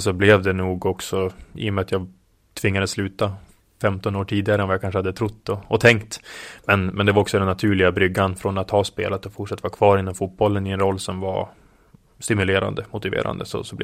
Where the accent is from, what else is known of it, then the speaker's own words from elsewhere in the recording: Umeå, Västerbotten County, Sweden; 5, 6, 7 år gammal i min moderklubb Teg hemma i Umeå.